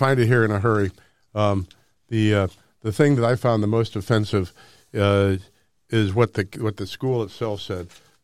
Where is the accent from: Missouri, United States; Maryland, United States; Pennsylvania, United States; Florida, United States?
Missouri, United States; now in St. Louis, United States; I've lived in the city of St. Louis for the last 34 years. I grew up in the St. Louis suburbs where, you know, we didn't lock our doors.